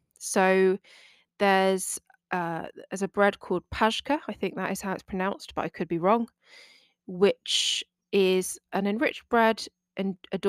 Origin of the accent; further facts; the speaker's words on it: England, United Kingdom; they perceive me as a English woman who doesn't really know what I'm doing, because it's true.